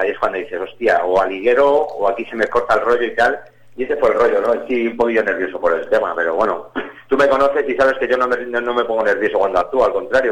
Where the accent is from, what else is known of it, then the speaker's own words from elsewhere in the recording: Madrid, Community of Madrid, Spain; Yo es que soy de barrio, soy de Hortaleza